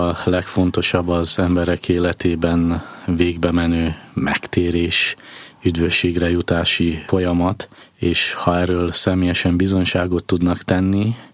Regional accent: Arad, Arad County, Romania; now in Budapest, Hungary; vagy a szülővárosomban, Aradon az Urat szolgáltam, úgy kell nekem szolgálnom őt Budapesten is.

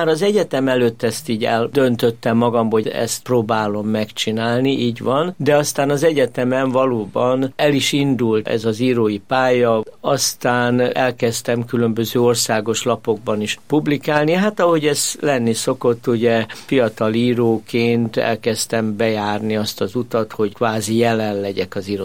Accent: Budapest, Hungary; Óbuda peremén nőttem fel, a szüleim értelmiségiek voltak

